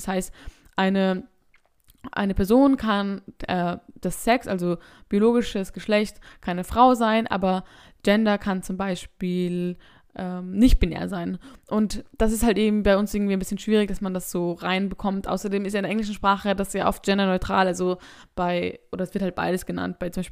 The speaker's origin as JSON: {"language": "German", "country": "Austria", "said": "Also ich glaube auch vor allem bei uns in Österreich"}